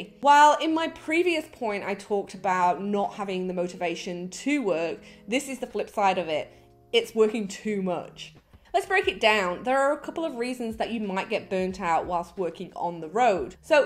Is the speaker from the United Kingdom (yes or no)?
yes; England, United Kingdom; now in Australia; Yes, I am English, but I have lived in Australia for coming up to 10 years.